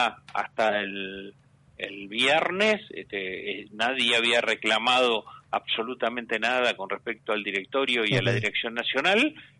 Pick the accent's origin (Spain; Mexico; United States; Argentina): Argentina; Patagonia; Yo soy patagónico.